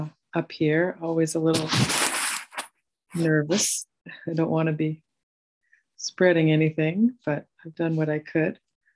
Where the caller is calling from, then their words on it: Newburyport, Massachusetts, United States; I'm calling from Newburyport, Massachusetts today. I'm up at my mom's house.